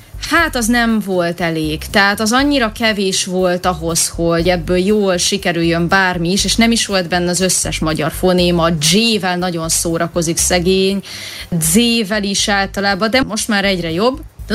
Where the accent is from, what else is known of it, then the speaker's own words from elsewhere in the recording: Hungary; Akkor legyen magyar. Én itt vagyok magyarként